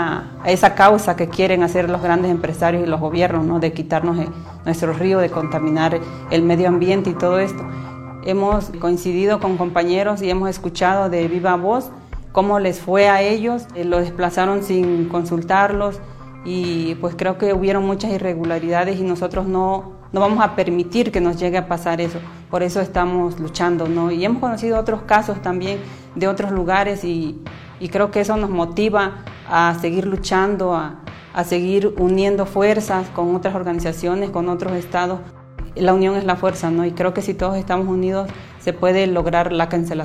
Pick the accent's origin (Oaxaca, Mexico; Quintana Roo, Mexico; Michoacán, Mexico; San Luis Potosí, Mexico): Oaxaca, Mexico; Paso de la Reina; Yo vengo de una comunidad que se llama Paso de la Reina